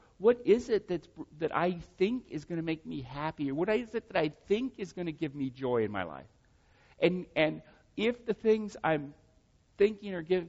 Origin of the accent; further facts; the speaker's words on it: United States; Look, I'm happy I'm an American